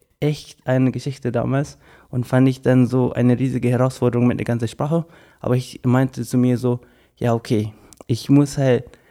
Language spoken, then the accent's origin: German; Johor Bahru, Johor, Malaysia; Ja, ich komme aus Johor Bahru und das ist zwar so eine riesige Stadt. Das kann man halt mit Berlin vergleichen, mit Frankfurt sogar vergleichen.